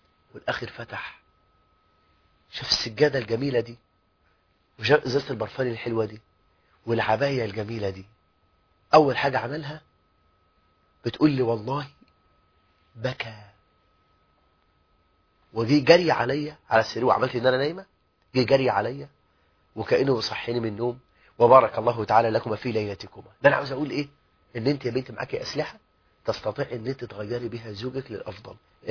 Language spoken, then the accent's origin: Arabic; Egypt